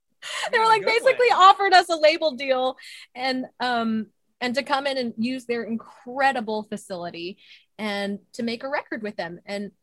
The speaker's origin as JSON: {"language": "English", "town": "Spring", "region": "Texas", "country": "United States", "tie": "born or raised there", "said": "I grew up in Spring, Texas, which is just north of Houston."}